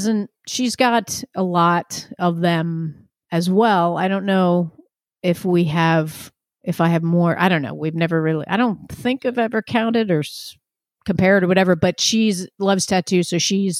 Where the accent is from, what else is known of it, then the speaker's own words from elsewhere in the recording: New Jersey, United States; New Jersey, northern New Jersey.